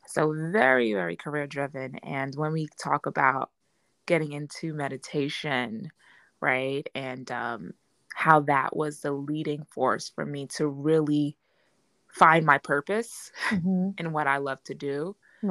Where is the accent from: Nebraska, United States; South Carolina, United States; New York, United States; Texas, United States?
New York, United States; New York City; I'm from New York. Brooklyn, New York, right? Grew up in Brownsville.